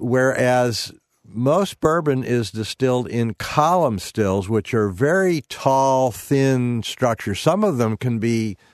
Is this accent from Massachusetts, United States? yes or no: no; St. Louis, Missouri, United States; I was a little boy growing up in St. Louis, and my dad and my uncles, they were all bourbon drinkers.